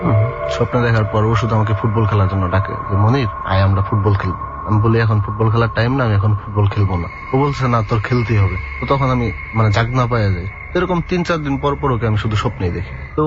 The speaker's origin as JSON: {"language": "Bangla", "town": "Jamalpur", "region": "Mymensingh Division", "country": "Bangladesh", "tie": "born or raised there", "said": "আমার দেশের বাড়িতে, আমার হোম ডিস্ট্রিক্ট হলো জামালপুর।"}